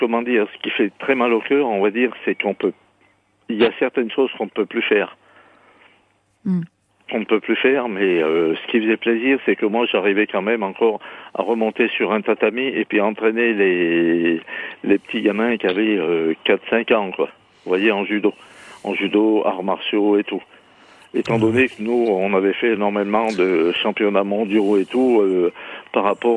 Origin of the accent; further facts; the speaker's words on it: Clermont-Ferrand, Auvergne-Rhône-Alpes, France; moi je suis auvergnat, je suis de Clermont-Ferrand.